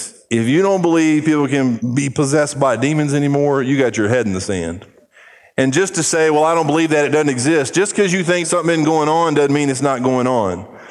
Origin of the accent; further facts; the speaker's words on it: Brazil; I grew up in Brazil